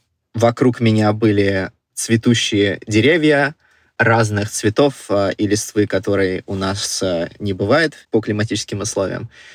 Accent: Moscow, Russia; also born or lived in Uzbekistan / Azov; Я вообще по истории перебеженник, можно сказать. Вообще я из Москвы, но до этого я родился в маленьком городке Узбекской ССР. Семья у меня исключительно из армян. И мы переехали при развале Советского Союза на юг России под Ростов-на-Дону

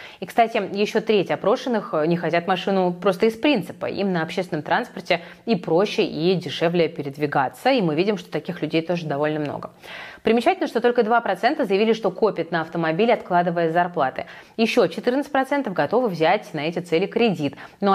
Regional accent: Saint Petersburg, Russia; В моем родном городе Петербурге

